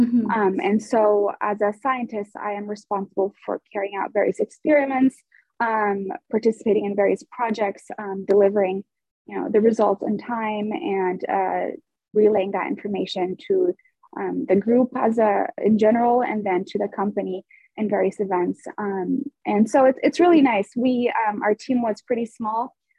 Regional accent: Spokane, Washington, United States; So a little bit about me. I grew up in Spokane, Washington. I did my undergrad at Eastern Washington University in biology pre-med.

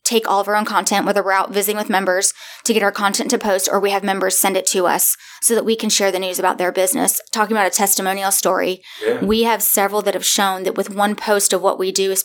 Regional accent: Florida, United States; And I'm from Florida. I grew up my whole life from there. My dad was a charter fisherman and sporting goods sales rep.

